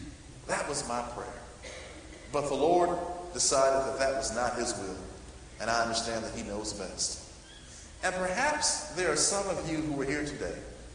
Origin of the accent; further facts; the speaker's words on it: Georgia, United States; now in Dallas, United States; I came here from Georgia to Texas to serve as the dean of a small school in the inner city Dallas, a place called Sunny South Dallas.